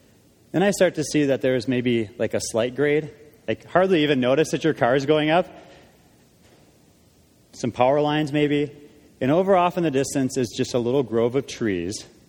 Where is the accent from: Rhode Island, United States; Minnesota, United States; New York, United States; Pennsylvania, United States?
Minnesota, United States; She grew up in Michigan. I grew up in Minnesota.